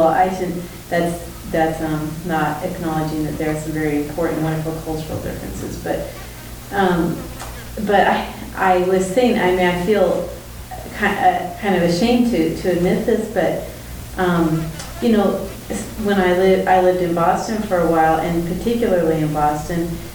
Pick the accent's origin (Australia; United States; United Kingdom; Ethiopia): Ethiopia; You know, I grew up in Africa, in Ethiopia, and I was always a minority